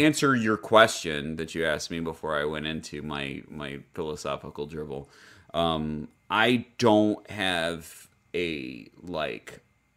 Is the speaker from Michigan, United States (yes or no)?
yes; Detroit, Michigan, United States; Growing up in Metro Detroit and being a Detroit sports fan in general